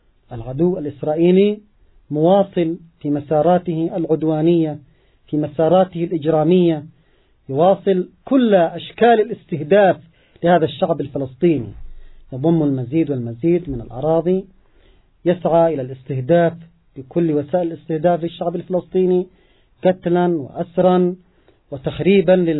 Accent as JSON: {"language": "Arabic", "country": "Yemen", "said": "ونحن كشعب يمني نعيش معاناة الوضع الاقتصادي"}